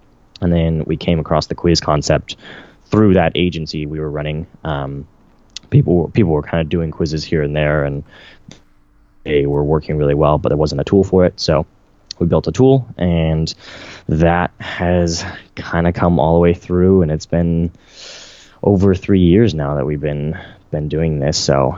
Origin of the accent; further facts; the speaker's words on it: California, United States; And I grew up in the Central Valley, which was hit especially hard.